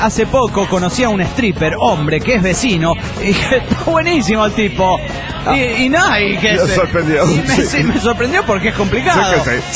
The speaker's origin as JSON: {"language": "Spanish", "town": "Cartago", "region": "Valle del Cauca", "country": "Colombia", "said": "de Cartago del Valle, Colombia."}